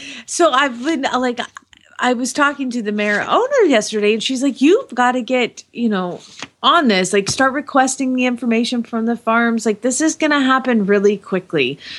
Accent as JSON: {"language": "English", "town": "Phoenix", "region": "Arizona", "country": "United States", "said": "from Phoenix, Arizona."}